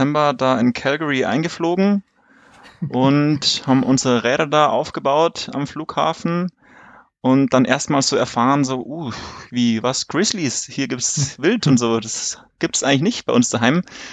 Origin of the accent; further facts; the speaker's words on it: Bavaria, Germany; Also ich komme aus Oberbayern, südlich von München, also in der Nähe von Garmisch.